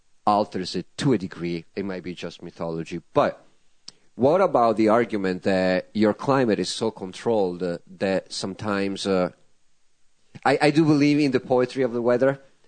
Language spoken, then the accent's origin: English; Tuscany, Italy; English is a second language; now in United States; When I grew up in Tuscany, kale is about 3 feet tall, okay? When I moved to California